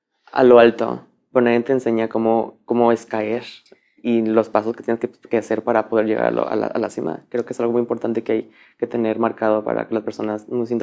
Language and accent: Spanish; Juárez, Nuevo León, Mexico; nací y crecí en Juárez, Nuevo León.